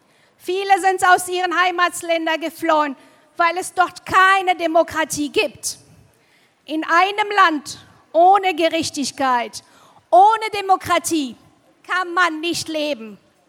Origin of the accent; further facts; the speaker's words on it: Morocco; now in Freiburg, Germany; Ich komme aus Marokko und lebe seit über 20 Jahren hier in dieser Stadt.